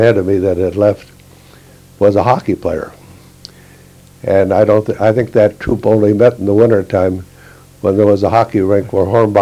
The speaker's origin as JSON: {"language": "English", "town": "Moorhead", "region": "Minnesota", "country": "United States", "tie": "born or raised there", "said": "because I was born in Moorhead."}